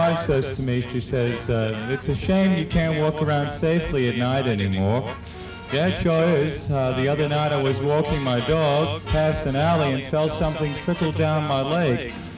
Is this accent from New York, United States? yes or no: yes; New York, United States; I'm from New York, and many of you that have ever been in New York have noticed that the buildings are so tall